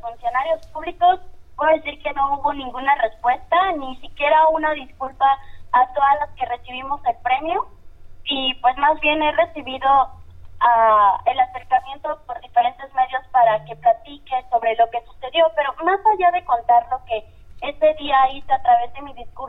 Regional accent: Mexico; yo soy una joven mexicana de 23 años, estudiante

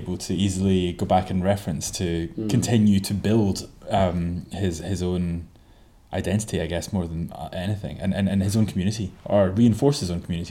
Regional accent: United Kingdom; certainly as a Brit

